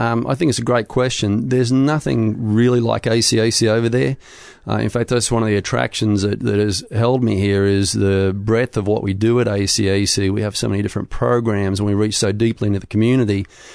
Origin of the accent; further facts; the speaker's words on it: Australia; moved away as an adult; now in Charlottesville, United States; originally from Australia, and spent the first 35 years there.